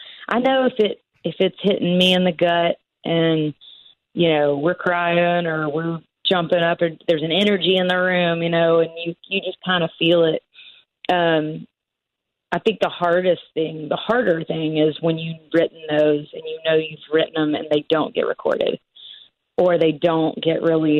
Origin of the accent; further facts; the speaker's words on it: Tennessee, United States; I grew up in West Tennessee and my grandmother, when we lost my grandfather, she kept his truck parked in the car, like in the garage for years.